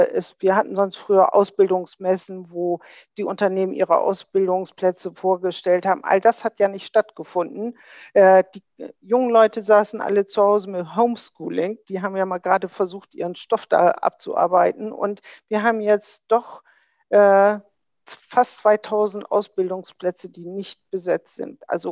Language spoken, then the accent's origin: German; Bremen, Germany; Das sage ich ganz überzeugt als Bremerin.